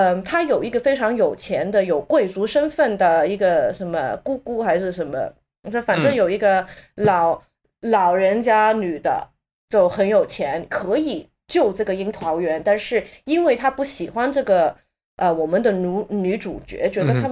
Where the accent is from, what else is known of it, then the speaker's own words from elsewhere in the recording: Hong Kong; 因为我在香港长大的时候，我们小时候就是整个社会看国内的就是这种眼光。